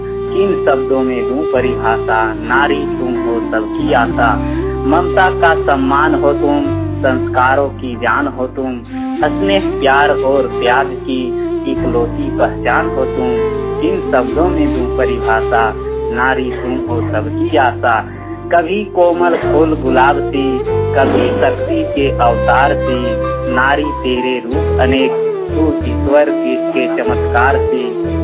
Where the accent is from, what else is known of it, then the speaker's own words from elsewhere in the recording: Fatehpur, Jharkhand, India; मैं बोकारो डिस्ट्रिक्ट के फतेहपुर ग्राम का निवासी हूँ।